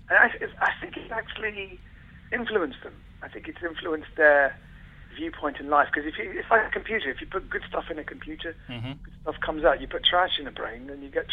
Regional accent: England, United Kingdom; first language Farsi; I couldn't speak English. my parents lived in this country, as you would, you know, if British people live abroad, they'd speak English with their kids.

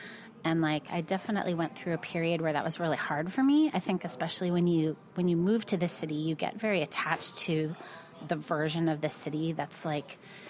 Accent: Croton, New York, United States; Like I grew up in Croton, which is like an hour north of the city.

